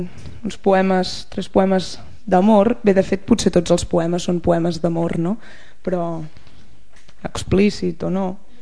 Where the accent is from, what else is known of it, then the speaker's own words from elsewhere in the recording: Casserres, Catalonia, Spain; jo sóc de Cacerres, allà al Berguedà, i a Cacerres hi ha una alzina molt gran, molt bonica